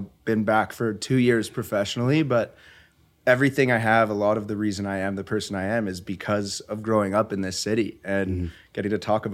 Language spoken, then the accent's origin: English; Calgary, Alberta, Canada; Grew up in Southwest Calgary, Chinook Park area.